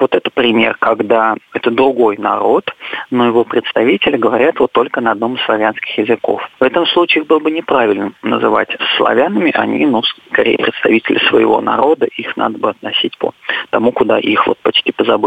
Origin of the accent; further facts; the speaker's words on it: Russia; я себя считаю русским